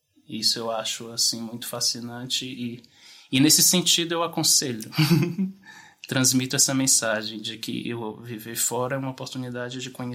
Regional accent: Brazil; now in Portugal; é essa sensação de ser estrangeiro na própria casa, porque, como eu disse, parece que pegamos, introjetamos algumas características daqui, algumas vivências daqui, e quando eu vou para lá já dá uma sensação

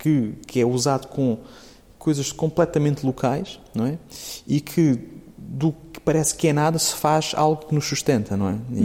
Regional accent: Évora, Portugal; eu sou do Alentejo de Évora, não é?

